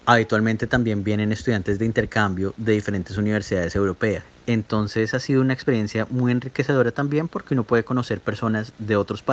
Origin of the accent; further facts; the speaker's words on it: Colombia; Ir a una piscina es totalmente diferente acá que ir a una piscina en Colombia.